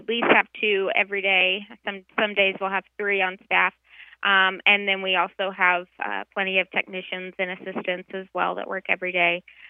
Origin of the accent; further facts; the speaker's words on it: Paducah, Kentucky, United States; So born and raised in Western Kentucky, a small, tiny little town called Paducah, Kentucky.